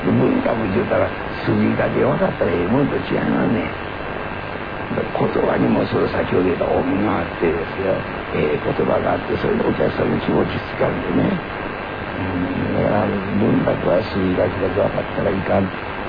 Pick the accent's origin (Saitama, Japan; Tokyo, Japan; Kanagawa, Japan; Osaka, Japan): Osaka, Japan; accent: Osaka dialect; 私はもう外国行っても大阪弁、英語ようしゃべらんし。